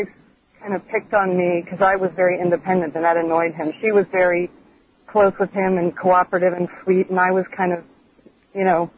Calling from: Queens, New York, United States; I'm calling from Queens.

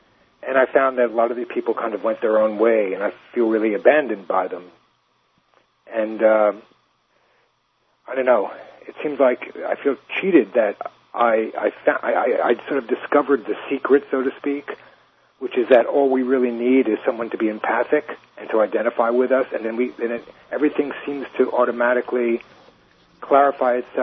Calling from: New York, United States; I'm calling from Long Island. It seems like the longest island of them all.

